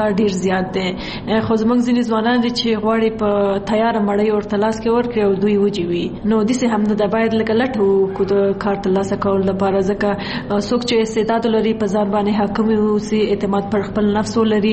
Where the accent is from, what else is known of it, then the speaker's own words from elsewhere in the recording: Kunar, Afghanistan; زه د کونړ ولایت نه یم